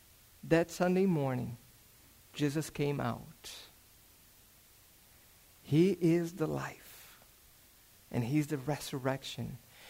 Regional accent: Brazil; English is a second language; moved away as an adult; When I came from Brazil and I start working here, I start working in construction.

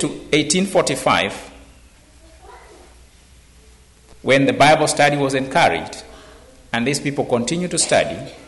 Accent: Kenya; just next to my home country, Kenya.

